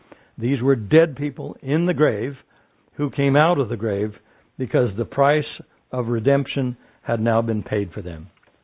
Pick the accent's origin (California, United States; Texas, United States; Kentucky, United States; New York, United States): California, United States; Ontario; I was doing a little door-to-door missionary work in my hometown of Ontario, California.